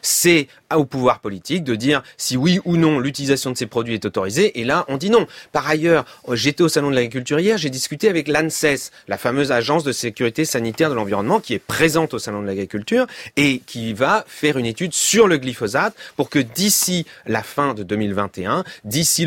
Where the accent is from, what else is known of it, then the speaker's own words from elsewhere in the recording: Nantes, Pays de la Loire, France; je suis voisin d'Angers en tant que Nantais.